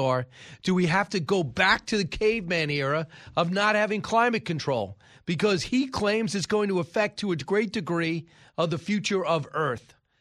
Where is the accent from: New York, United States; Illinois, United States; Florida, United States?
New York, United States; I say as a New Yorker, what are you thinking?